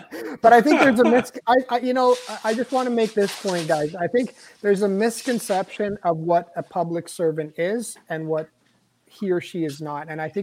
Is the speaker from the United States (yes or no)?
no; Canada; And I'm Lebanese Canadian